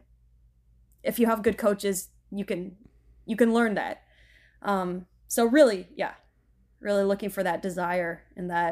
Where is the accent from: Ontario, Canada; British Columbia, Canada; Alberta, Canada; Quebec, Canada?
Ontario, Canada; Hamilton; because I'm from Hamilton, so I used to train in Toronto a lot